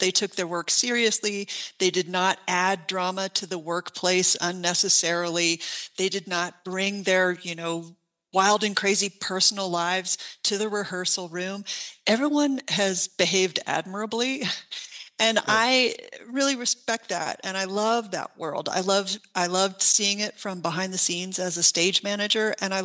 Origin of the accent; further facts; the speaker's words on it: Flagstaff, Arizona, United States; Well, it is a little bit of a love letter to my hometown, which is a mountain town at 7,000 feet elevation on the side of a volcano.